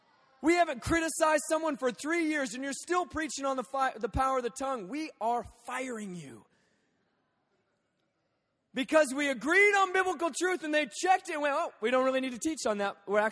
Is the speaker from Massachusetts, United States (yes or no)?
no; Alaska, United States; now in Lancaster, United States; And man, I'm from Alaska. We have real winters.